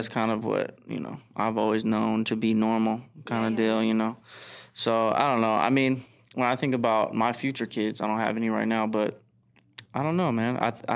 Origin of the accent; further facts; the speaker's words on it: Northtown, Nevada, United States; now in Henderson, United States; Yeah, I grew up in Northtown, but I moved over to Henderson now